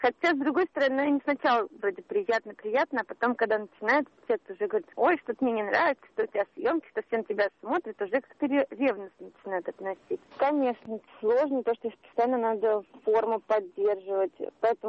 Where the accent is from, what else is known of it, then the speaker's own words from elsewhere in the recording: Moscow, Russia; Потому что я, ну, может, москвичка, поэтому мне не интересно все это.